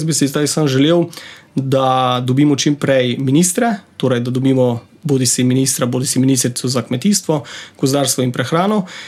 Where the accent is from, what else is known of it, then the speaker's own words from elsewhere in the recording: Kuzma, Mura, Slovenia; jaz prihajam z Goričkega, majhna občina, obmejna, Tromeja, Madžarska, Avstrija, občina Kuzma.